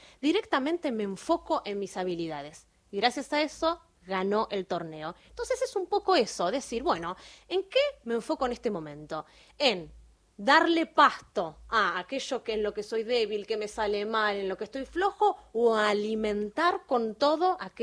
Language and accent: Spanish; San Antonio de Areco, Buenos Aires Province, Argentina; Soy oriunda de Areco.